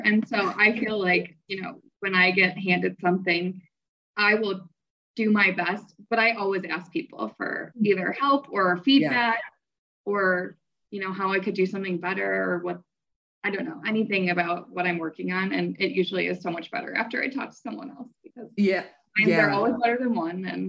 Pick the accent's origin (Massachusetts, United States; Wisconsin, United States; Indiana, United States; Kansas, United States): Wisconsin, United States; Milwaukee; So I grew up in Milwaukee